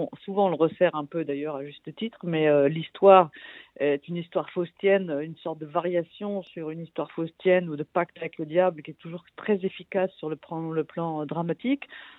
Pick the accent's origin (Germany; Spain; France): Germany; Baden-Württemberg; moi, j'ai passé mon enfance aussi en Forêt Noire. C'est quelque chose que je ressens particulièrement bien dans mon ADN.